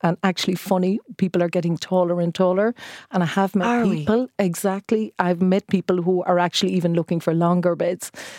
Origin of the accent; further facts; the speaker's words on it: Ireland; I'm Irish. My background actually is art and design. I studied sculpture, so I love texture.